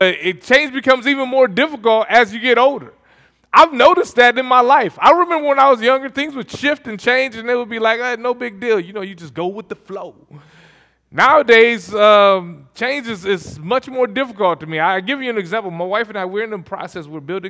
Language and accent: English; Toledo, Ohio, United States; I was born and raised in Toledo, Ohio. My wife and I both were raised in Toledo, Ohio.